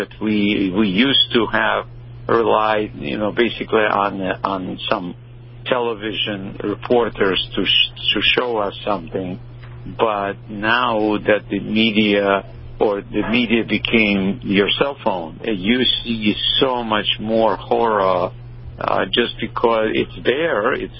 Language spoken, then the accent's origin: English; Ukraine; now in United States; instead of saying … as you know, I'm originally from Russia, I'm saying … I'm originally from Ukraine.